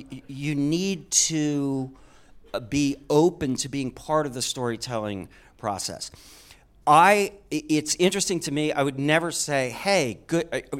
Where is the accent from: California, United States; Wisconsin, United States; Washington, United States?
Wisconsin, United States; An interesting thing, I think, is that I grew up in Wisconsin.